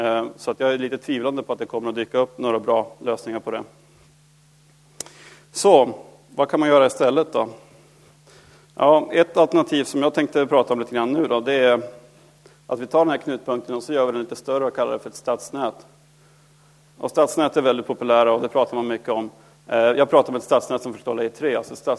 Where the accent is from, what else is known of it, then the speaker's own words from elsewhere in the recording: Norrbotten County, Sweden; som uppe i Norrland där jag kommer ifrån, Piteå, Luleå, Boden, Älvsbyn går ihop